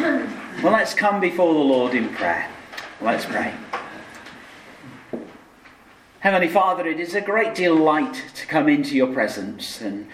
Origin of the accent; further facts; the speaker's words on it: United Kingdom; Sorry, we're British. Shake hands, yes?